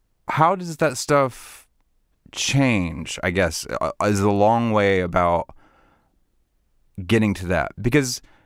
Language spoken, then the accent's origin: English; the South, United States; I feel like we get wrongly stereotyped as people just because we're from the South, right?